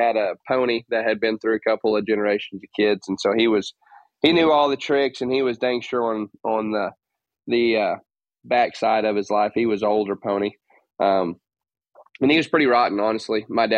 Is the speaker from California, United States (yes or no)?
no; Oklahoma, United States; born there; also born or lived in Arkansas; So I was born in Oklahoma.